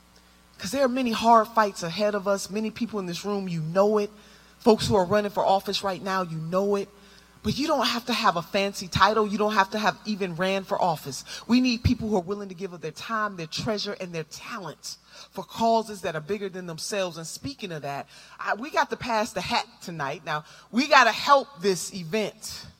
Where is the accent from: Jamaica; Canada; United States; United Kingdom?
United States; Cleveland, Ohio; I'm the oldest of seven children, and I grew up in Cleveland, Ohio.